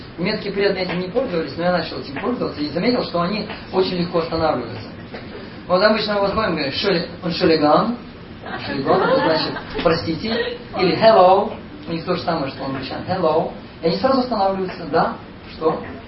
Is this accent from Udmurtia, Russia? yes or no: no; Moscow, Russia; а откуда, говорит, вы смотрите на меня? Я говорю, из Москвы.